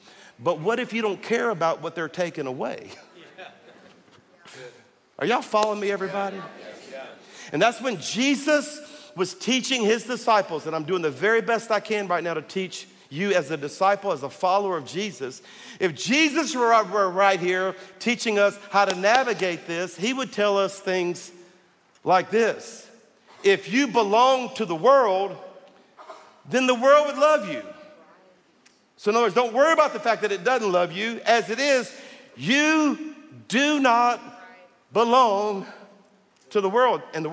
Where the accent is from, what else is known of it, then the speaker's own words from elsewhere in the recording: Louisiana, United States; I'm from South Louisiana, and I tell Cajun stories, you know, jokes